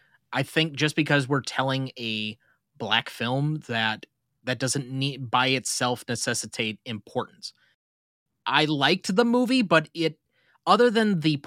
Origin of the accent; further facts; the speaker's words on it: United States; partially because I'm American